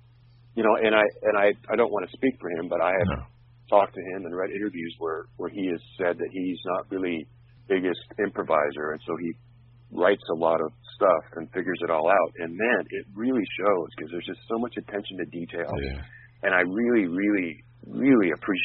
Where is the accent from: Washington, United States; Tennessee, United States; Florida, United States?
Washington, United States; Olympia; And I grew up in Olympia, Washington, so there wasn't a huge scene there.